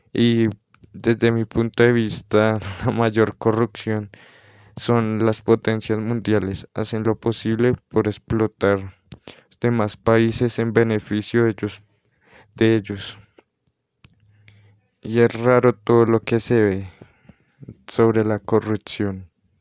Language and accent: Spanish; Colombia; Bueno, al menos en mi país, Colombia, es muy notoria la corrupción en el Estado.